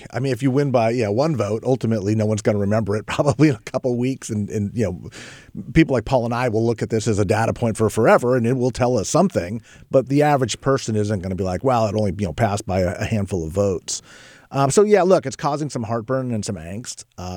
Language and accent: English; Sacramento, California, United States; It's obviously, you know, I guess my hometown. I've lived here for 20 years